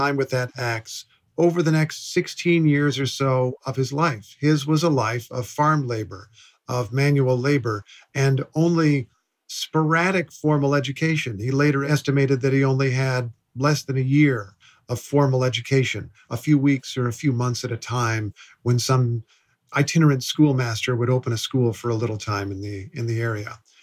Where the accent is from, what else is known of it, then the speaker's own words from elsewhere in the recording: Indiana, United States; to what was then a frontier area in my home state in southern Indiana.